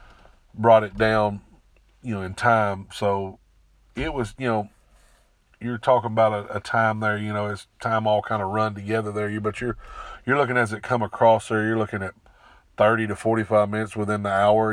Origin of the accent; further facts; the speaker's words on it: Bigelow, Arkansas, United States; I'm 42 years old. I'm from Bigelow, Arkansas. I grew up there in that small town my whole life.